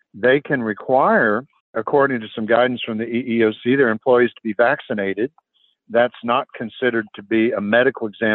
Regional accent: Texas, United States; My home state of Texas, the governor has said, you don't have to wear a mask

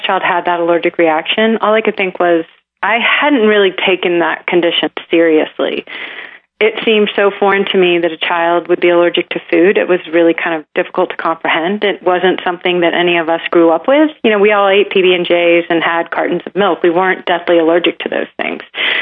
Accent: Texas, United States; I grew up in Texas in a really conservative family.

